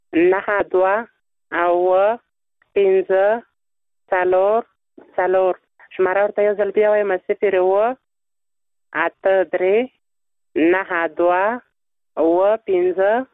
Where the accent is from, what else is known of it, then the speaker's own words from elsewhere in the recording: Nangarhar, Afghanistan; اوسه یم د ننګرهار ولایت څخه